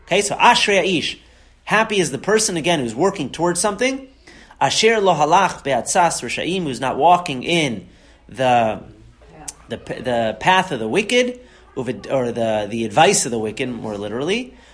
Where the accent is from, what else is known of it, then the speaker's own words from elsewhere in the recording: Boston, Massachusetts, United States; We don't have those in Florida. But growing up in Boston, we had a basement.